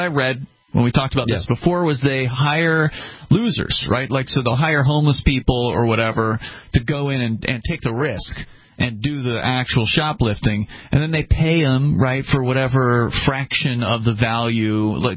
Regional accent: Florida, United States; When I was growing up in Florida working at Kmart

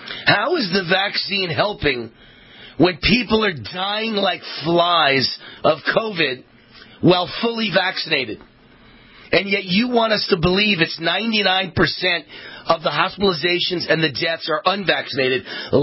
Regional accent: Mount Vernon, New York, United States; born there; In other words, I was born in Mount Vernon, New York.

